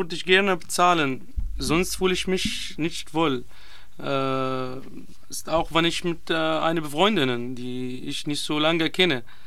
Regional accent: Syria; German is a second language; also born or lived in Palestine; In Syrien und Palästina, wo ich herkomme

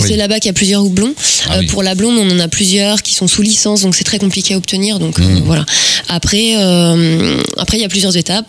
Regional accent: Brittany, France; moi, on est originaire tous les deux de Bretagne.

